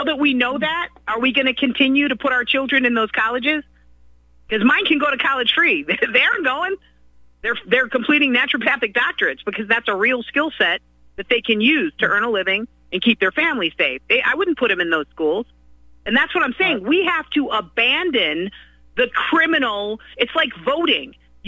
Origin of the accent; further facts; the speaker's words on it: Beechwood, Ohio, United States; but I was raised in Beechwood, Ohio.